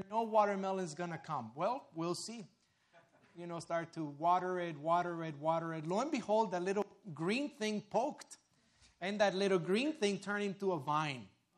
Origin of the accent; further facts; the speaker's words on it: Mexico; English is a second language; Growing up in Mexico, I come from a farming family, and you know, all year long, what you can do is you can farm anything and everything you want.